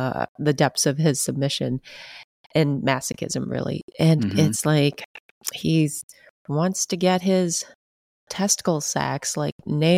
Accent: United States; born there; immigrated here as refugees from Vietnam. And then I was born here in the States.

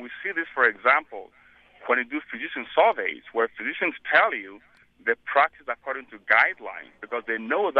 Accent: Nigeria; I'm from Nigeria

